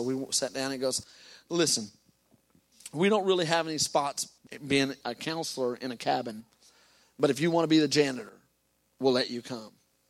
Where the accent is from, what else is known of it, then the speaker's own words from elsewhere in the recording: Waco, Texas, United States; I'm from Texas. I had roots in Texas.